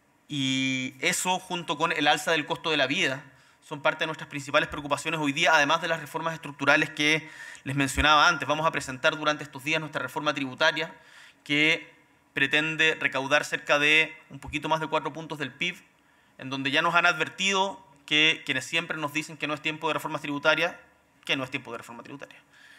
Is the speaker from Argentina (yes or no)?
no; Chile; nos va a permitir volver a encontrarnos como chilenos y chilenas